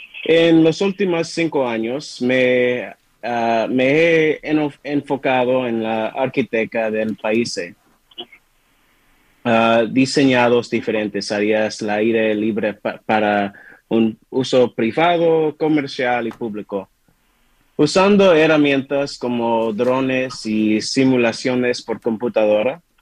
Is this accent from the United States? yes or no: yes; Santa Monica, California, United States; Spanish is a second language; Al haber nacido y crecido en Santa Mónica, con padres estadounidenses de la primera generación provenientes del Caribe